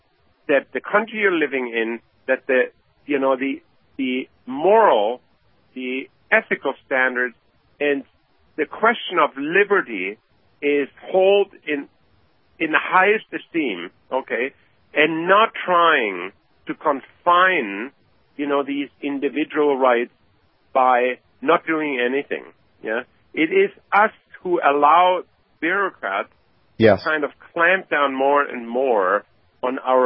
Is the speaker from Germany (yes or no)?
yes; Germany; English is a second language; because of my background, I'm coming from Germany, you know, my parents were lived during the time, you know, when the Nazis came up